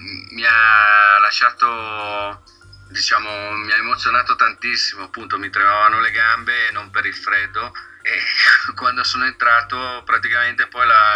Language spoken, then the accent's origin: Italian; Lecco, Lombardy, Italy; sono nato a Lecco, ho fatto la scuola, la prima elementare a Maggianico, che è un rione di Lecco, e poi dopo mi sono spostato in un altro rione che è Germanedo, nel 1969.